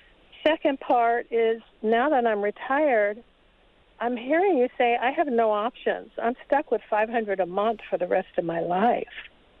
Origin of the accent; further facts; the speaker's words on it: Madison, Wisconsin, United States; I'm from Madison.